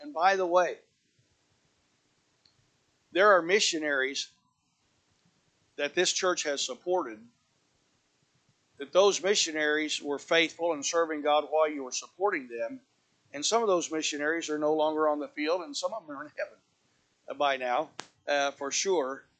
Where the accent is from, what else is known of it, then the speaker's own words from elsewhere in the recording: Indiana, United States; And I'm from Indiana. I remember getting my first bicycle for Christmas and trying to ride it out on the slick road that day.